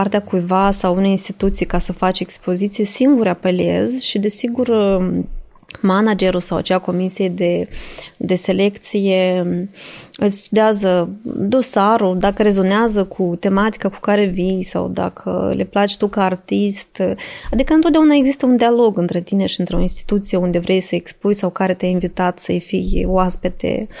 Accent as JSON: {"language": "Romanian", "country": "Moldova", "said": "Noi suntem apreciați artiștii din Republica Moldova în exterior."}